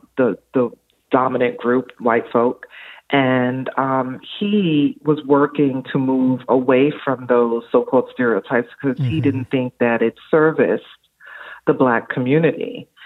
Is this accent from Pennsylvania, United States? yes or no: no; Brooklyn, New York, United States; So I was born and raised in Brooklyn. I read a lot as a child, but I'd never read a book written by a Black person, written about Black people.